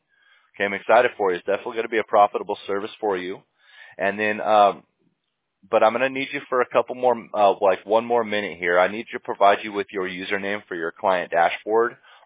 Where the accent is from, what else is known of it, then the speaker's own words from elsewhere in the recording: Fullerton, California, United States; But I'm born and raised in California, born in a city called Fullerton. So I mean, I've never left California.